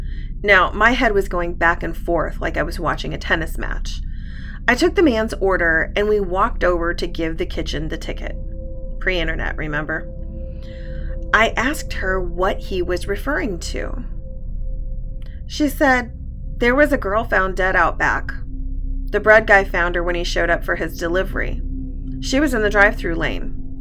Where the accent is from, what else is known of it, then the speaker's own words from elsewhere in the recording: Midwest, United States; telling me she knew I would be a good worker because I was from the Midwest.